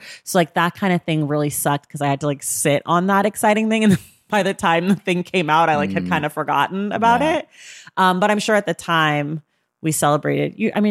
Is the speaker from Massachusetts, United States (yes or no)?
no; California, United States; my mom like didn't really remember it because we're from California.